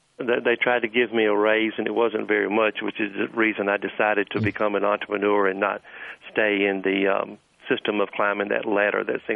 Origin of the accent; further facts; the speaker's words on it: Houston, Mississippi, United States; also born or lived in Columbus; I grew up in a small town called Houston, Mississippi. And then I moved to Columbus, Mississippi, and went to work for Sonic.